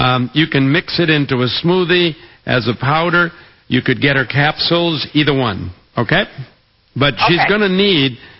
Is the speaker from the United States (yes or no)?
yes; Valley Stream, New York, United States; when I grew up back there, I grew up in Valley Stream.